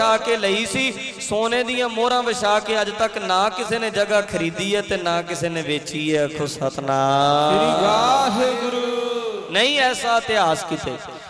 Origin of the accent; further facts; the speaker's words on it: Punjab, India; ਮੈਂ ਪੰਜਾਬ ਤੋਂ ਆਇਆ ਉੱਥੋਂ ਨਾਲੋਂ ਇੱਥੇ ਠੰਡ ਬਹੁਤ ਘੱਟ ਹੈ